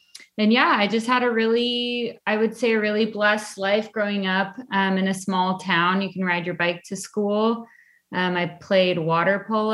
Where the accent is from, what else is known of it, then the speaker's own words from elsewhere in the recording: Coronado, California, United States; born there; I was actually born on Coronado Island in San Diego, where a lot of the SEAL team bases are.